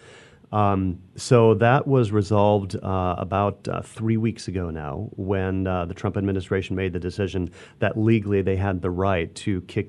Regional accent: Minnesota, United States; I'm pretty white, I'm from Minnesota

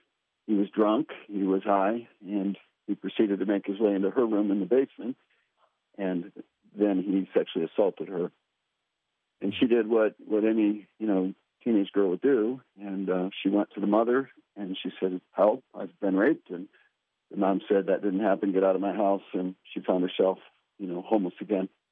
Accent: Brighton, Michigan, United States; I'm from Brighton, Michigan. I'm a recovery associate and recovery pastor at a church in Brighton.

